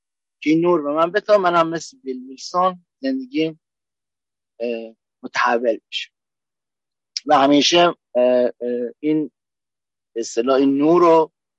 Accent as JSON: {"language": "Persian", "region": "Kerman", "country": "Iran", "said": "من از امریکا نیستم، من بچه ایران هستم، ایرانی هستم و اهل شهر کرمان هستم"}